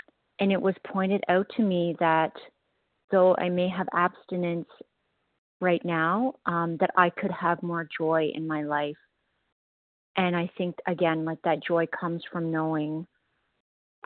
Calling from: Ontario, Canada; from Ontario, Canada.

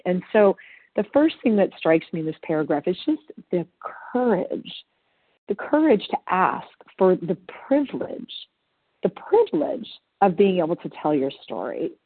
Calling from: California, United States; Hi, good morning. This is … from Southern California.

